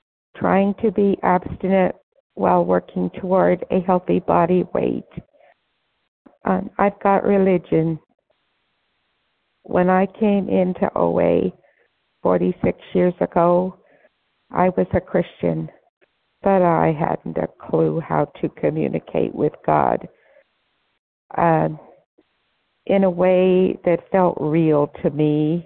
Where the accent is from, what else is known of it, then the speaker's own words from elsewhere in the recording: Idaho, United States; from Idaho.